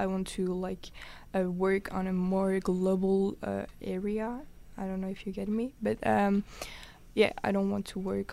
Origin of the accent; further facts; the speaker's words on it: Paris, Île-de-France, France; Because I come from Paris, so it's difficult to like the bread of other places.